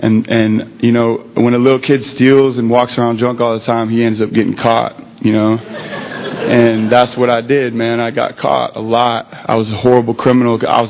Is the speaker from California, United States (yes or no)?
yes; Sacramento, California, United States; born there; I was born in 1982 in California, Sacramento.